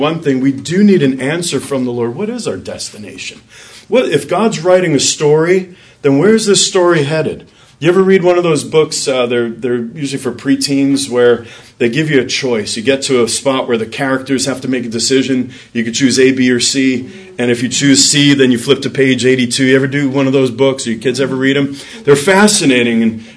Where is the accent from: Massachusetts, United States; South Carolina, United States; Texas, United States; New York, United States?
New York, United States; Long Island City; moved away; If I want to go to my house where I grew up in Long Island City from the Chambers Street station, there's a certain train that I would have to take.